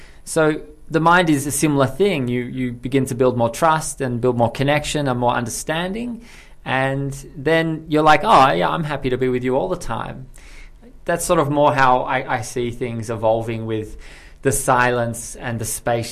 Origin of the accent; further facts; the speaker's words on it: Australia; like I'm from Australia, so my family's in Australia